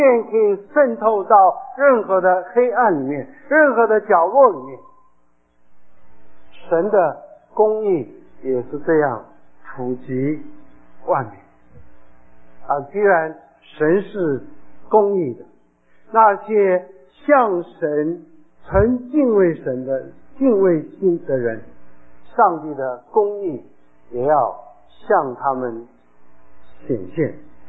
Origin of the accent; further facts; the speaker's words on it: China; 我们中国人说善有善报，恶有恶报，若是不报时候未到。